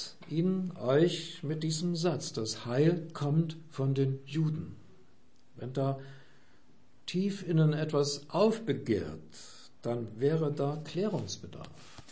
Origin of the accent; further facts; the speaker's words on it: Germany; Da dürfen wir als Deutsche unseren Glauben auch deutsch ausdrücken, so wie uns das halt liegt und wie es unserer Mentalität entspricht